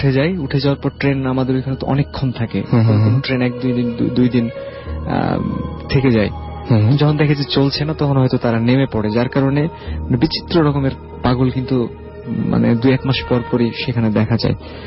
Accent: Rahanpur, Rajshahi Division, Bangladesh; আমাদের গ্রামটার একটু বর্ণনা দিই। যে চাঁপাইনবাবগঞ্জ জেলার লাস্ট স্টেশনটা হচ্ছে রহনপুর স্টেশন, মানে ওটার পরে ইন্ডিয়া।

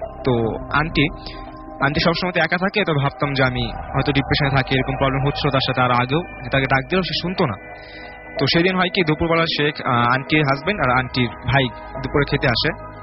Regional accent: Tongi, Dhaka Division, Bangladesh; আমি টঙ্গী থেকে।

